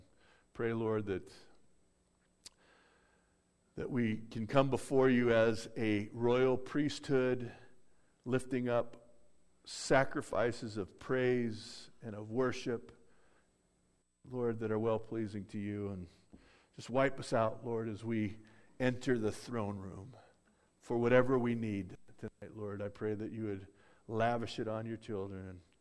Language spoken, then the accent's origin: English; California, United States; It's far out. I'm a Californian.